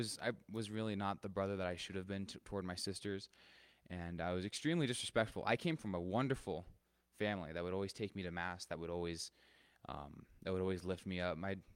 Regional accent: Julian, California, United States; also born or lived in Escondido; So I was born in San Diego, Escondido, California. I was raised here in Julian.

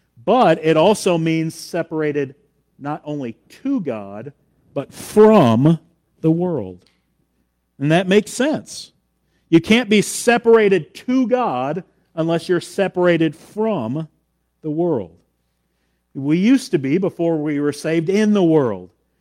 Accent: Michigan, United States; Because he's from Michigan and I'm from Michigan.

